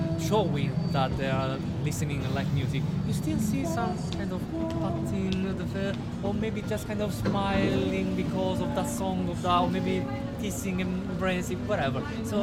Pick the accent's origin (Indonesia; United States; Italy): Italy; now in London, United Kingdom; I'm in London. I'm from Italy, but I live in London.